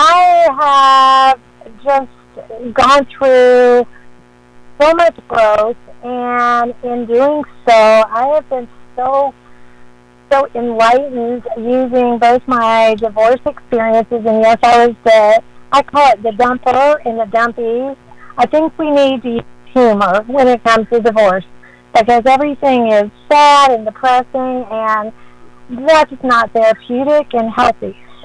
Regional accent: Florida, United States; now in Atlanta, United States; I am from Atlanta, Georgia. Originally from Florida, but I'm here in Atlanta, Georgia now.

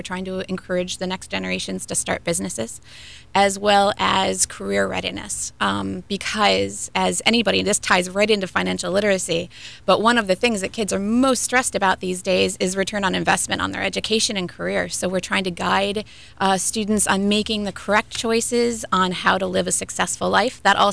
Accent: New York, United States; moved away as an adult; also born or lived in Boston / Seattle / Washington D.C. / Portland, Oregon; now in Florida, United States; I've been here for 7 years, but I grew up in Western New York State, south of Buffalo. Went to school in Boston, Tufts University.

